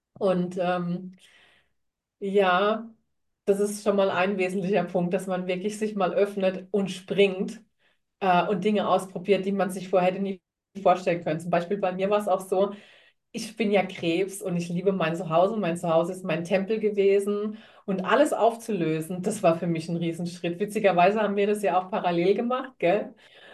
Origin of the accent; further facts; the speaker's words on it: Germany; Und am Anfang war ich ja immer total froh, wieder zurück nach Deutschland zu kommen, zu meiner Heimat.